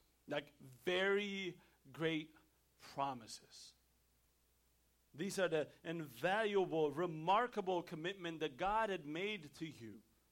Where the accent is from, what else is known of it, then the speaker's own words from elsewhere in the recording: Ethiopia; when I was growing up in Ethiopia, and they gave us tests